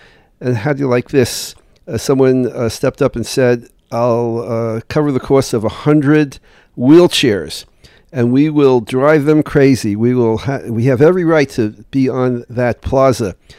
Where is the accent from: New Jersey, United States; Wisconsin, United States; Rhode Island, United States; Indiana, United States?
New Jersey, United States; Newark; when I was a kid growing up in Newark